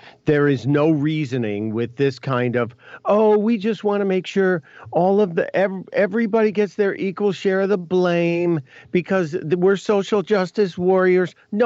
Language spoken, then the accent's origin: English; Chicago, Illinois, United States; especially with the number of deaths in my hometown, born and raised in Chicago.